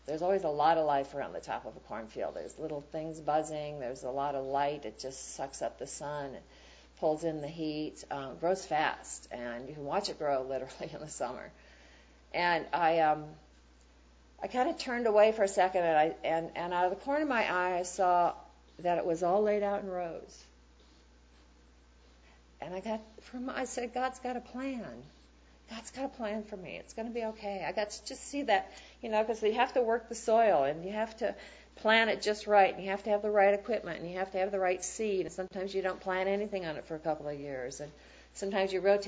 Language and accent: English; Wisconsin, United States; accent: Midwest; And I was so from Wisconsin, if I was out in the world, because I had that Midwest accent